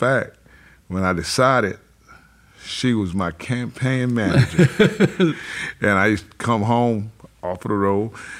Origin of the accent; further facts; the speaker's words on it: Midway, Georgia, United States; No, actually, I was born in Savannah, Georgia, but raised in Midway, Geo